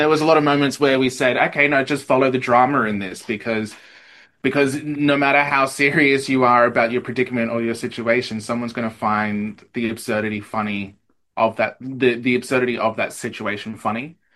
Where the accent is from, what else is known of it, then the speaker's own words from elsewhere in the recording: Eastern Australia, Australia; accent: Eastern Australian; there was a lot of moments in rehearsals where I had to get rid of my Eastern Australian accent and try and do a, you know, deeper … vibe for WA.